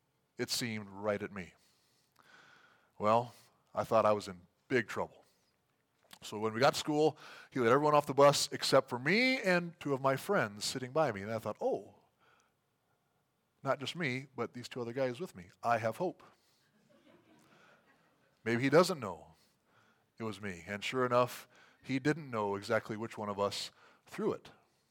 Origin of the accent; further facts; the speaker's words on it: Iowa, United States; Many of you know that I grew up in Iowa in the 80s, and I am a Hawkeye fan.